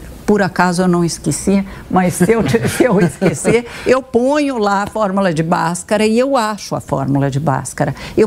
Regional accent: Brazil; Sim. Eu sou brasileira. Eu quero conhecer meu país bem

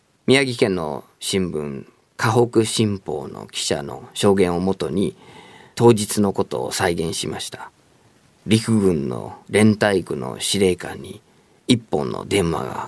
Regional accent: United States; 相手国、僕の母国のアメリカから来る電波をどうやってかき消すか

